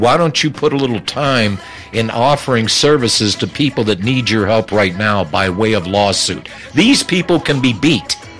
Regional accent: Illinois, United States; including in my home state of Illinois.

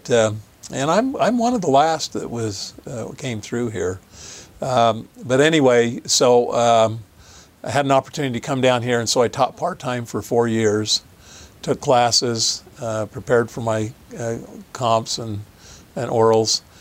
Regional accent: Logan, Utah, United States; Born and raised in Logan. My parents worked for the university.

